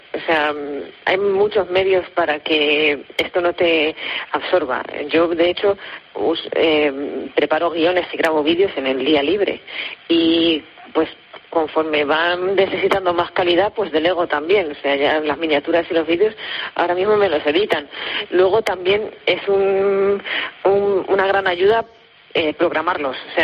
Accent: Ciudad Real, Castilla-La Mancha, Spain; Nosotros somos de Ciudad Real.

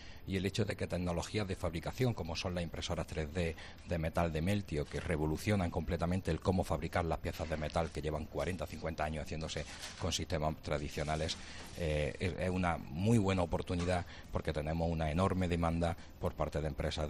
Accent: Jaén, Andalusia, Spain; en el territorio donde estamos, que hemos nacido, yo concretamente soy de Jaén Capital

